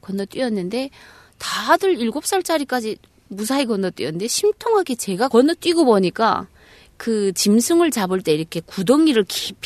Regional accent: North Korea; now in South Korea; 근데 결정적으로 아기가 생긴 걸 알게 되면서 북한 땅에서는 못 산다.

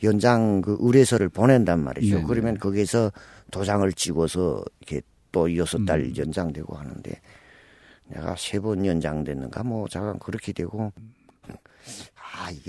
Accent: Ryanggang, North Korea; 된 다음엔 이제는 내가 양강도 사람이니까

